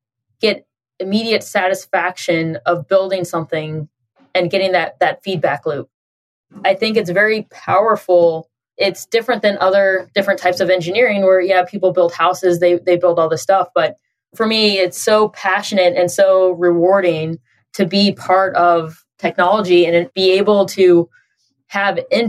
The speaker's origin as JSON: {"language": "English", "town": "Dallas", "region": "Texas", "country": "United States", "tie": "born or raised there", "said": "Born and raised in Dallas, by the way. So Dallas is headquarters to Match.com."}